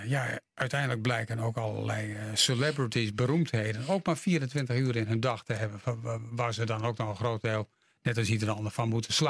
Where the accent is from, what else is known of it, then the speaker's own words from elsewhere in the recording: Dokkum, Friesland, Netherlands; moved away as an adult; Nee, ik ben in Dokkum geboren in 1958. En daar heb ik tot mijn 18e gewoond. Toen ben ik in Groningen gaan studeren.